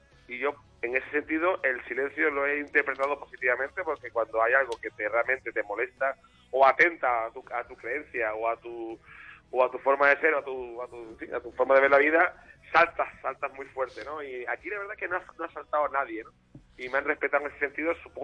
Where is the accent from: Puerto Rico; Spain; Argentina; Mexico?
Spain; Seville, Andalusia; en Sevilla hay cuatro, evidentemente, de mi tierra